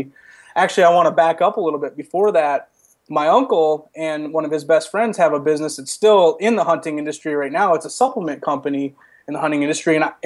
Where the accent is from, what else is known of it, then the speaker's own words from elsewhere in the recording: Midwest, United States; Well, really, it started, you know, from a young age, growing up in the Midwest.